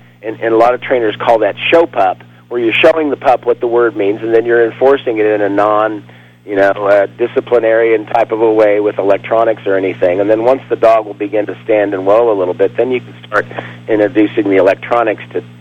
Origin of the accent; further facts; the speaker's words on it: Kansas City, Kansas, United States; also born or lived in Iowa; Well, I grew up in Kansas, in Kansas City pretty much, and some of it in Iowa